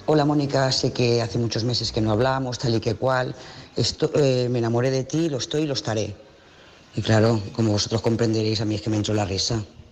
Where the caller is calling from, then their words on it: Lloret de Mar, Catalonia, Spain; de Lloret de Mar.